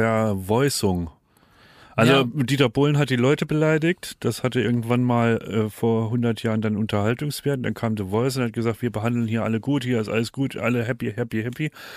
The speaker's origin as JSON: {"language": "German", "town": "Homburg", "region": "Saarland", "country": "Germany", "tie": "born or raised there", "said": "In meiner Heimatstadt, in Homburg"}